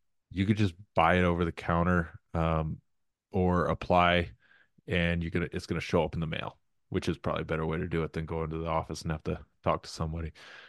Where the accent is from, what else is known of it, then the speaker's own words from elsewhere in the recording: South Dakota, United States; South Dakota, yeah, it's my home state, so I'm going to be taking people, taking my boys.